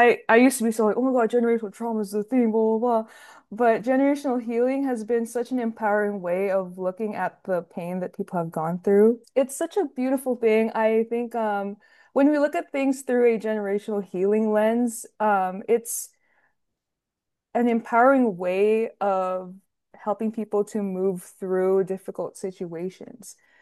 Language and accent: English; United States; my upbringing as a kid, because I am Filipino American, and I learned a lot about why my upbringing was the way it was.